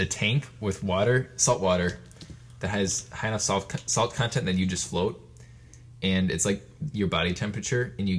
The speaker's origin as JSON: {"language": "English", "town": "Green Bay", "region": "Wisconsin", "country": "United States", "said": "we're three guys from Green Bay, Wisconsin."}